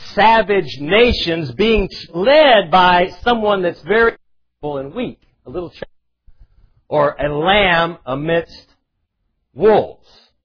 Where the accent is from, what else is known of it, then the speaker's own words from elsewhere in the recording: United States; also born or lived in Soviet Union; And, I'm an American, we're going to have a turkey.